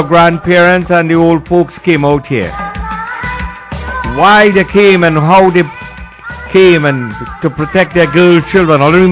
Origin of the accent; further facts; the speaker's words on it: Trinidad & Tobago; So I'm a Trinidadian, don't get me wrong, I know, but there are times that there are things that Guyanese went through